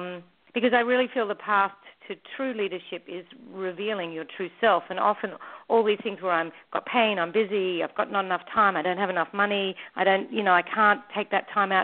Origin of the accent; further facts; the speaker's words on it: New South Wales, Australia; accent: Australian; I grew up in way out in the country in New South Wales, Australia, on a property, a big property outside of, way out, not in the outback